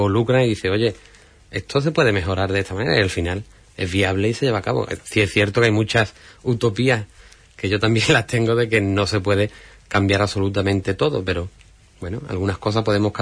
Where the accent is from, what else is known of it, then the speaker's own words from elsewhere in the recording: Bonares, Andalusia, Spain; Primero en asociaciones del ámbito municipal en mi pueblo, en Bonares. También he estado metido en asociaciones de tema cultural aquí ya en Huelva